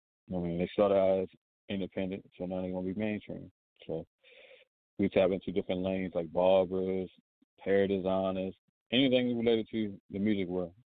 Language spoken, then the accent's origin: English; Baltimore, Maryland, United States; So we'll be back in Baltimore, my hometown, August the 14th.